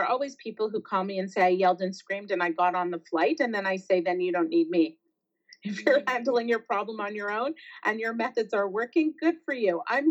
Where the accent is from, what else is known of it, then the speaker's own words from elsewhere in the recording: Canada; I don't remember, but then again, I'm Canadian.